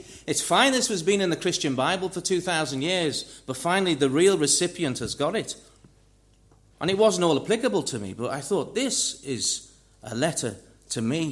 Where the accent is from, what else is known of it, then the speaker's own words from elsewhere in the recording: Liverpool, North West England, United Kingdom; also born or lived in Cyprus; And later on, we grew up in Liverpool. And when I was in Cyprus, of course, as a child of a Presbyterian household, I was baptized.